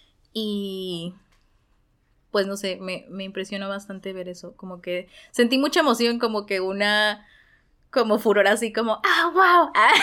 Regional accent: Querétaro, Mexico; now in Tijuana, Mexico; Pues a mí, creciendo en Querétaro, que es una ciudad súper conservadora

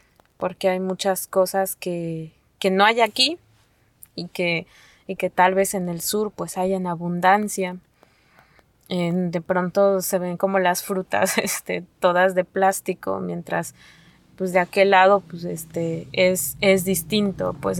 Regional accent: Mexico; first language Nahuatl; Spanish is a second language; Nos han enseñado un poco del inglés, pero no es mi lengua materna. Mi lengua materna es el náhuatl

